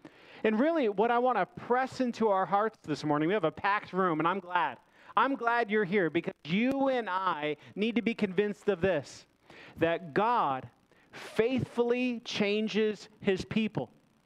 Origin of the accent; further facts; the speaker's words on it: Minnesota, United States; I'm from Minnesota. I can say that.